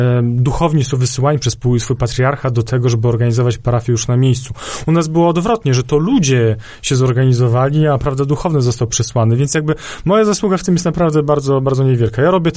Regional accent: Podlaskie Voivodeship, Poland; ja jestem z Białostoczyzny

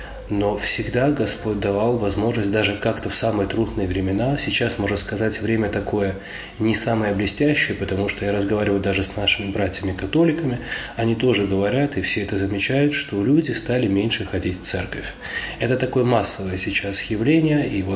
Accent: Latvia; moved away; also born or lived in Germany; я приехал сам из Латвии, я там вырос, родился в Германии

